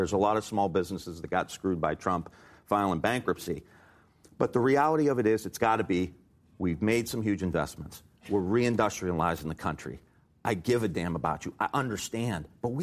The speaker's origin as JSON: {"language": "English", "region": "Ohio", "country": "United States", "said": "I'm from Northeast Ohio. I represented Youngstown, Akron, Rust Belt towns."}